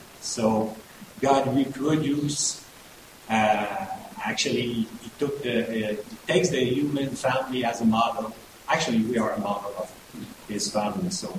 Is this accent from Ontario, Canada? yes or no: no; Montreal, Quebec, Canada; I'm from Montreal, Canada. I'm married now for 17 years